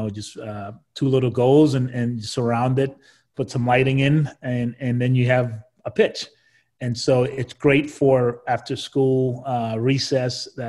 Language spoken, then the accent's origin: English; Costa Rica; Like growing up in Costa Rica, every opportunity as a kid you get, you just go find any patch of grass or cement